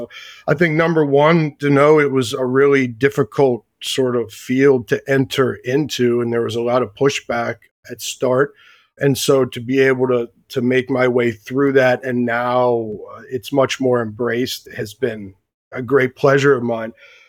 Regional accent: Pennsylvania, United States; Pennsylvania, which is my home state, had decided to institute a medical cannabis program.

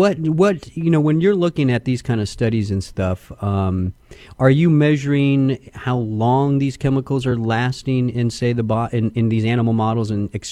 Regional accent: Texas, United States; She's a PhD student at Texas Tech, my home state there

